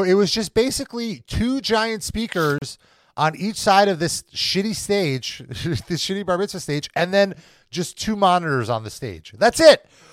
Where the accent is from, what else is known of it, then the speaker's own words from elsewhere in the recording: Chicago, Illinois, United States; Yeah, you know, I'm from Chicago, but.